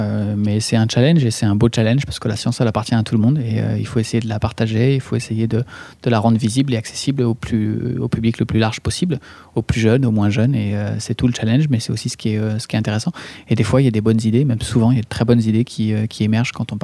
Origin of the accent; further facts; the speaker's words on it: Normandy, France; Moi, je suis normand de base